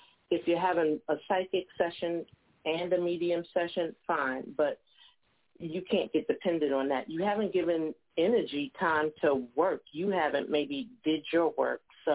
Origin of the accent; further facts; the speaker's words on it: Long Island, New York, United States; moved away; I got nicknamed the other Long Island medium when I moved to the South because I'm from Long Island.